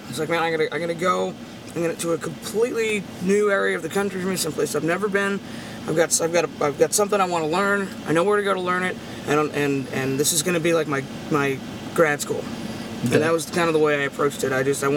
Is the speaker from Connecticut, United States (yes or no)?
yes; Connecticut, United States; No, I mean, I grew up in Connecticut. Yale is in Connecticut, and mm-hmm.